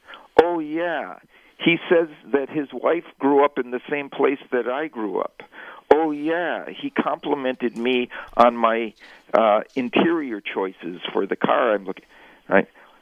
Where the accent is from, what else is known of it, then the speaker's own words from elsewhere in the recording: Wisconsin, United States; I grew up in Wisconsin.